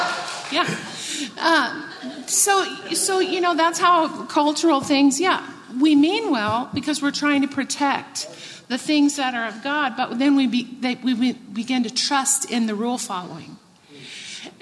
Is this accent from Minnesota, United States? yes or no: no; Texas, United States; When I was growing up, I grew up in Texas.